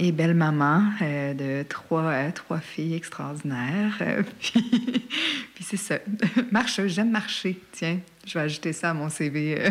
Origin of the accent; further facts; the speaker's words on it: Mashteuiatsh, Quebec, Canada; je suis Innu de Mashtouyat au Lac-Saint-Jean, donc Pequagamiinu.